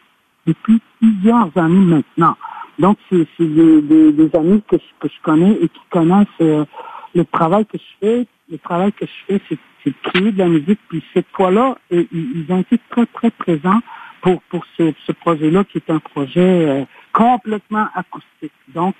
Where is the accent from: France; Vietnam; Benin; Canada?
Canada; Newfoundland and Labrador; born there; Je suis venu au monde au Labrador, puis ma famille s'est déplacée, ou a été déplacée vers le sud, puis là je me suis retrouvé au Québec maintenant.